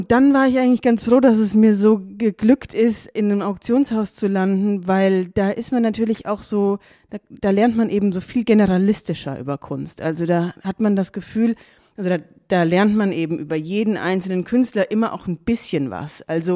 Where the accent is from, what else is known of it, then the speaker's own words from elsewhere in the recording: Darmstadt, Hesse, Germany; Also ich bin in Darmstadt aufgewachsen.